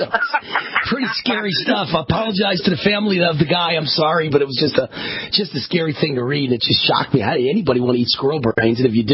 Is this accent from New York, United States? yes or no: yes; New York, United States; Well, I grew up in New York, in a rough neighborhood.